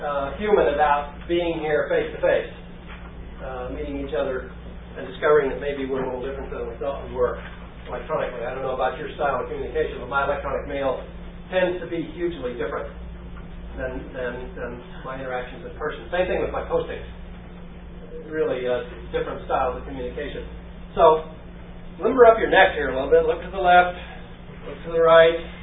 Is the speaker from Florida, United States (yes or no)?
no; Tucson, Arizona, United States; How about Arizona? That's me. I'm from Tucson.